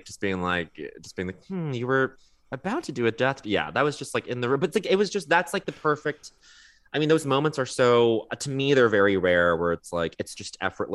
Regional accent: Montreal, Quebec, Canada; But it's growing up in Montreal for a portion of my childhood … really just kind of, like, did it all.

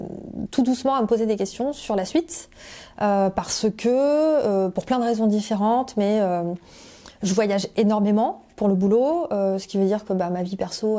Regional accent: La Rochelle, Nouvelle-Aquitaine, France; also born or lived in Paris; Alors, je suis née à Paris, un petit peu à côté de Paris, en 85. Mon papa travaillait dans la banque et ma maman travaillait pour une grande marque de textile. Et puis, au bout de 3 ans, pour des raisons professionnelles de mon papa, on a été amené à déménager à La Rochelle

